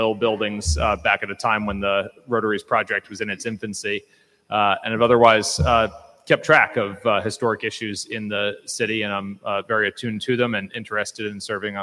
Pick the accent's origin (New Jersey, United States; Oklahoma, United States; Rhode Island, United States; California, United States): Rhode Island, United States; Warwick; I was born and raised in Warwick, have lived here most of my life, excepting college, law school, and a few years after law school.